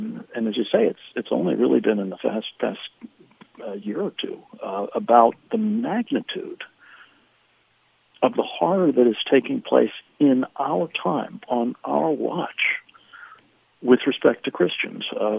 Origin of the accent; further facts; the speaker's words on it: Pittsburgh, Pennsylvania, United States; I grew up with her in Pittsburgh, Pennsylvania, a couple blocks away from a place called the Tree of Life Synagogue